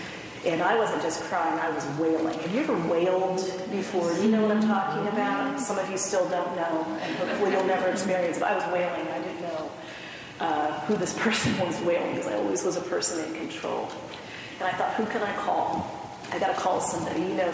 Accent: Denver, Colorado, United States; now in Atlanta, United States; We messaged each other and realized that although we grew up in Denver, Colorado, we were both living in Atlanta.

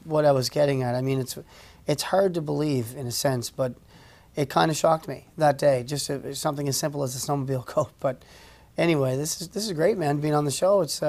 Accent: Canada; I mean, I'm Canadian. We have a great winter season

